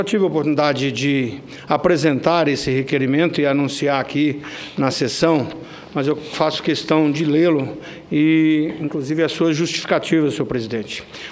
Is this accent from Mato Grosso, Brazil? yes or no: yes; Rondonópolis, Mato Grosso, Brazil; lá na minha cidade, em Rondonópolis